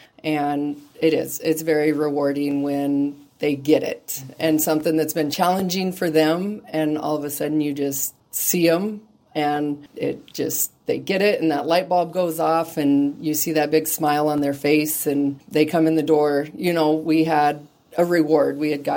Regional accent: Colorado, United States; now in Hampton, United States; I grew up in Colorado, actually.

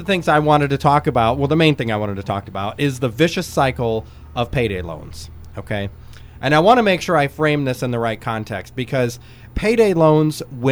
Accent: Illinois, United States; I have a couple of my friends that were in Ragbri from my hometown in Illinois.

